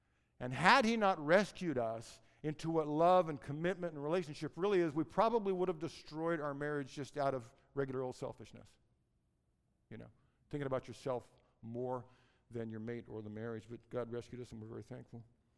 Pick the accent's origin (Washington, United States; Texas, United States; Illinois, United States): Washington, United States; Seattle; I know it's true simply because I grew up on Green Lake in North Seattle, and when I was a kid, that lake froze all the way over.